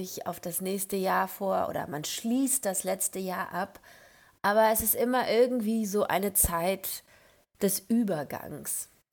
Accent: Germany; das finde ich als Deutsche sehr komisch

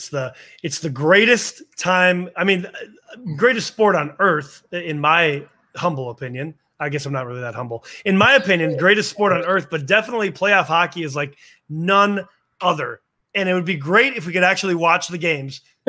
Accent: Minnesota, United States; Of course, I'm from Minnesota, so the Wild have a place in my heart somewhere.

